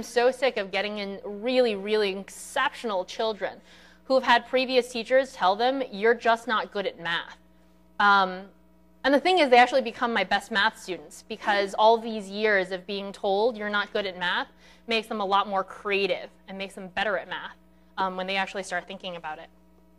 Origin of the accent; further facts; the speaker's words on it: Chicago, Illinois, United States; This is all out of Chicago because I'm from Chicago